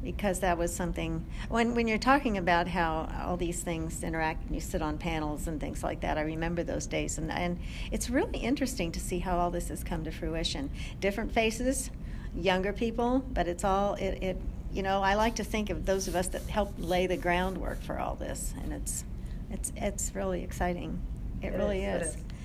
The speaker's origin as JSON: {"language": "English", "town": "New York City", "region": "New York", "country": "United States", "said": "I came from New York City, so I just was in shock"}